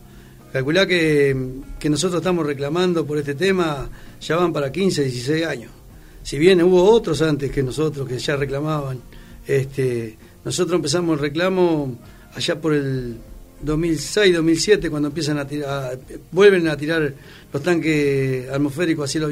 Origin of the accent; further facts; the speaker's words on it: Entre Ríos, Argentina; now in Luján, Argentina; yo vine a Luján desde Entre Ríos con mi padre sin laburo en el año 69.